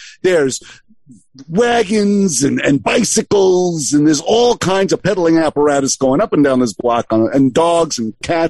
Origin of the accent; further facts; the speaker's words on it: Brooklyn, New York, United States; But hey, it's better than double parking on us like in the old days where growing up in Brooklyn.